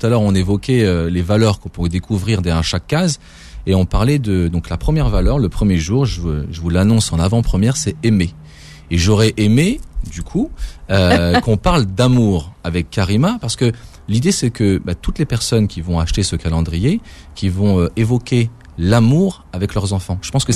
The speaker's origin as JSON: {"language": "French", "region": "Normandy", "country": "France", "said": "Je veux dire moi je suis normand, donc moi je voudrais une"}